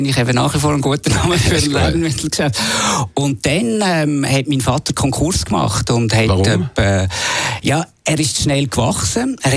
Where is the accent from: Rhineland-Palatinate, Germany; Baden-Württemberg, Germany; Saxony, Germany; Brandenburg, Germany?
Baden-Württemberg, Germany; Also, ich bin 49, ich bin ein Badener mit italienischen Vorfahren